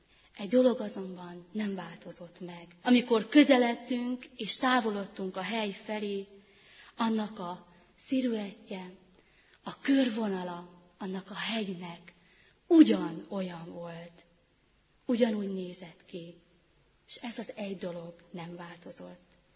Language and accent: Hungarian; Szabolcs-Szatmár-Bereg, Hungary; egy szabolcsi kis faluból egy 7 gyermekes családból származom.